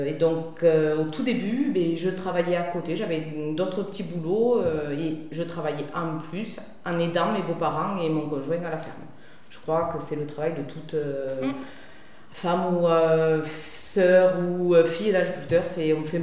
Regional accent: Agen, Nouvelle-Aquitaine, France; now in Montauban, France; par choix, j'ai voulu venir ici à Montauban parce qu'à l'origine, je ne suis pas d'ici, je suis d'Agen.

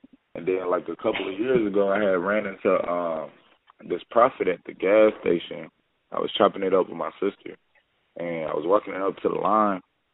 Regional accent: Atlanta, Georgia, United States; also born or lived in Louisiana; I'm from Louisiana, but I was raised in Atlanta.

